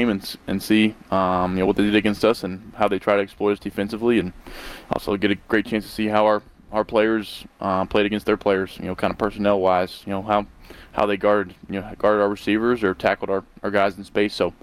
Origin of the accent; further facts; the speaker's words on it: Charlotte, North Carolina, United States; Ooh, I grew up in Charlotte, and I love the Panthers.